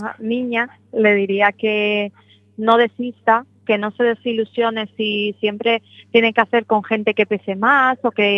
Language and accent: Spanish; Seville, Andalusia, Spain; porque como ya yo soy como de Sevilla, pues...